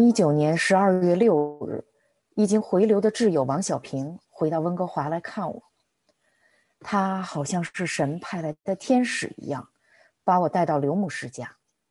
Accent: Beijing, China; 我是个60后，出生成长在北京的一个普通的知识分子家庭

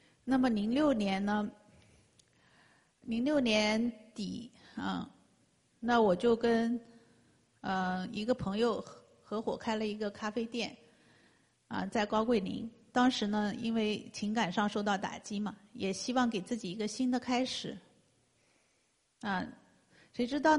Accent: Nanjing, Jiangsu, China; moved away as an adult; now in Vancouver, Canada; 。我在1997年呢，是从南京的东南大学本科毕业以后，就留在南京工作。

